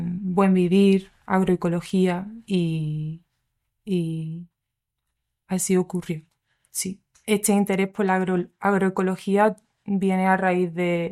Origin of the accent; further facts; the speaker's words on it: Andalusia, Spain; also born or lived in England; Nací en Inglaterra, pero me he criado en Andalucía. Y bueno, soy hija de emigrantes como del norte-sur, por así decirlo.